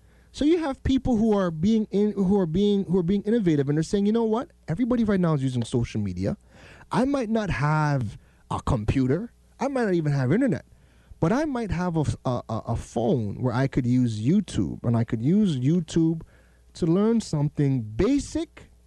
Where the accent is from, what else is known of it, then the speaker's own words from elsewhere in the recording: Canada; moved away as an adult; now in Trinidad and Tobago; So growing up in Canada and coming to Trinidad as a whole adult, almost 30, you know, I don't know nothing about no bush.